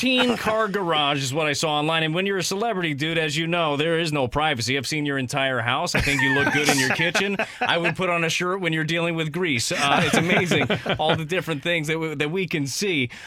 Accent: Las Vegas, Nevada, United States; I'm born and raised in Las Vegas, and every time I tell people that, it's like, oh, what do you do? Just gamble all the time?

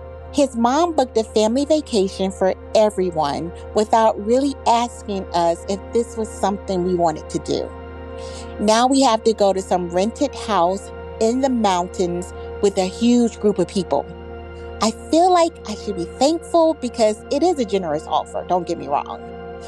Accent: North Carolina, United States; I'm from North Carolina.

